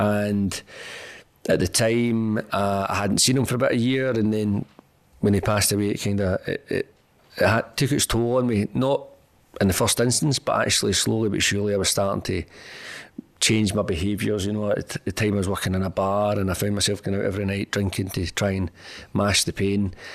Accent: Glasgow, Scotland, United Kingdom; I grew up in Glasgow in Govan

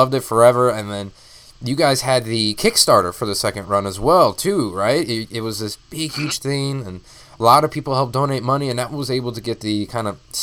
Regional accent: Illinois, United States; now in Phoenix, United States; But I have with me here some guys from my home state of Illinois.

